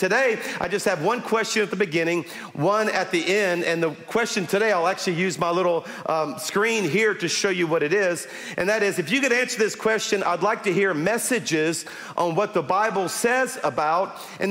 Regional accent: Louisiana, United States; I have a sense of humor, and I'm from Louisiana, okay?

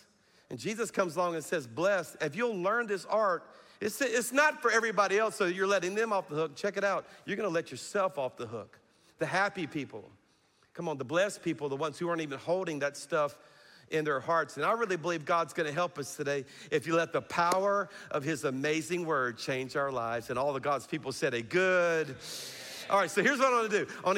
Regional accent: Louisiana, United States; So if you're new to our church, I'm from South Louisiana.

